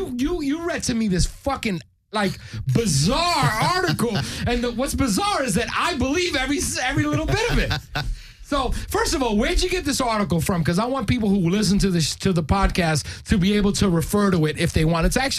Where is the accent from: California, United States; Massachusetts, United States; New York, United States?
New York, United States; born there; I could have been born anywhere else in the world, but I was born here and in New York, no less.